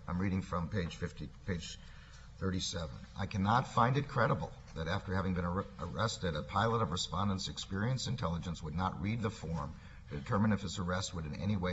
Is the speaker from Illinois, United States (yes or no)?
yes; Chicago, Illinois, United States; It's sort of like I'm from Chicago.